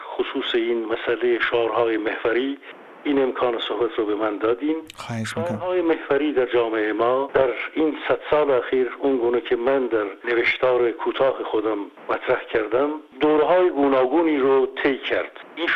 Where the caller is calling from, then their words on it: Germany; از آلمان هستم.